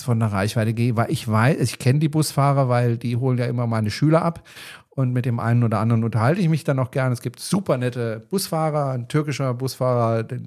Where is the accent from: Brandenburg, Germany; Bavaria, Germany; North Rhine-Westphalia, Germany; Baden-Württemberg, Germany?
Baden-Württemberg, Germany; Freiburg; born there; Also in Freiburg zum Beispiel, in meiner Geburtsstadt, weiß ich, da gibt es inzwischen Elektrobusse, Straßenbahnen sowieso.